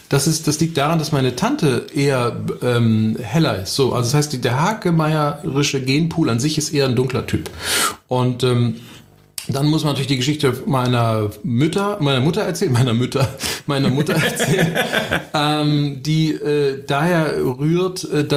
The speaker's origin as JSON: {"language": "German", "country": "Spain", "tie": "born or raised there", "also_born_or_lived": "Berlin, Germany", "said": "Und dann bin ich natürlich tatsächlich in Spanien auch noch aufgewachsen, habe da also Spanisch Abitur auch gemacht. Und deswegen ist mir auch das Spanische sehr nah."}